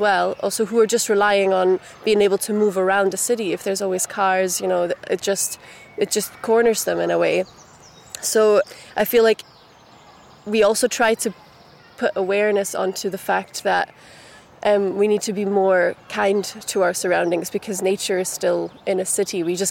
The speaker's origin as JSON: {"language": "English", "region": "Brussels", "country": "Belgium", "tie": "born or raised there", "said": "because I grew up in Brussels and I'm used to city sounds."}